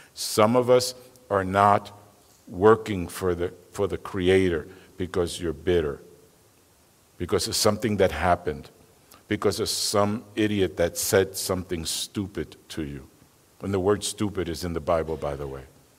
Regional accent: Bronx, New York, United States; because I'm from the Bronx. She's from New York, but I'm from the Bronx. It's even worse there.

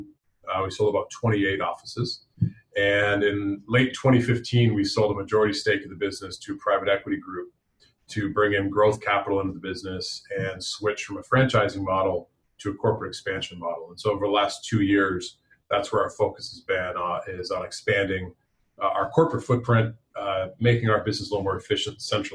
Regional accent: Minnesota, United States; I live in Minnesota. I was born and raised in Minnesota.

